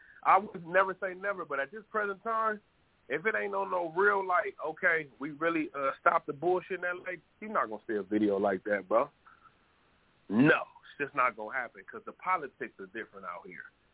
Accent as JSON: {"language": "English", "town": "Los Angeles", "region": "California", "country": "United States", "said": "Like, I'm from California, my nigga. I'm a Crip from L.A."}